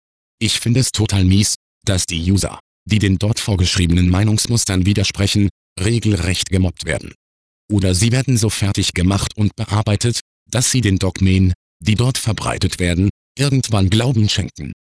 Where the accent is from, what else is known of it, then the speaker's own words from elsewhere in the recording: Côte d’Ivoire; moved away as an adult; now in Germany; Ich komme aus der Elfenbeinküste und bin damals zum Studieren nach Deutschland gekommen.